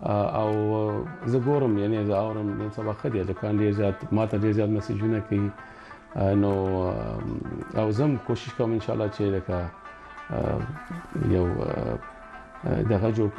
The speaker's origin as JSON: {"language": "Pashto", "country": "Afghanistan", "said": "زه د افغانستان یم د افغانستان راغلی یم"}